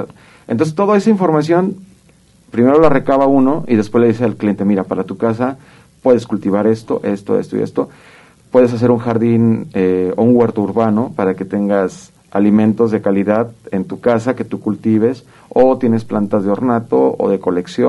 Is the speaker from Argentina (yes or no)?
no; San Antonio Juanacaxtle, Jalisco, Mexico; nosotros crecimos en otra época sin tanta tecnología, yo crecí en un rancho en San Antonio Juanacaxtle, municipio de Juanacatlán, aquí cerca de Guadalajara